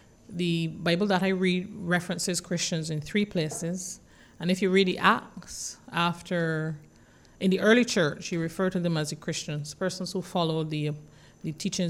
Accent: Barbados; I could be cheeky and tell you that I was born and raised in Barbados.

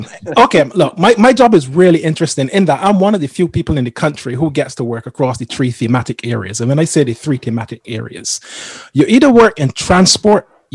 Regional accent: Barbados; moved away as an adult; now in United Kingdom; I'm a Barbadian. First and foremost, I was born and raised in Barbados, lived there for the first 28 years of my life before moving to the United Kingdom

